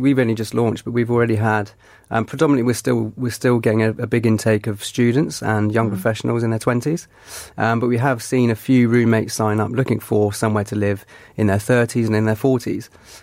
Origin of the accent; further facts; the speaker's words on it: Bournemouth, South West England, United Kingdom; now in London, United Kingdom; I came from Bournemouth in 2009 to move up to London